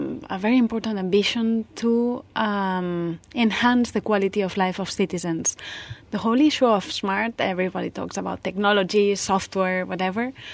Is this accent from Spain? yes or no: yes; Barcelona, Catalonia, Spain; I'm from Barcelona and I'm an architect by training.